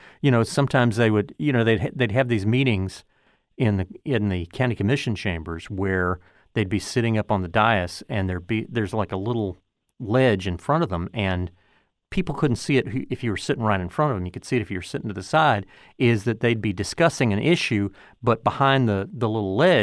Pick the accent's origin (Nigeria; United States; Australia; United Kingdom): United States; Pensacola, Florida; I did an internship with the Pensacola News Journal, my hometown paper, and then they that did not freak them out as much as it probably should have, and so they hired me to come back.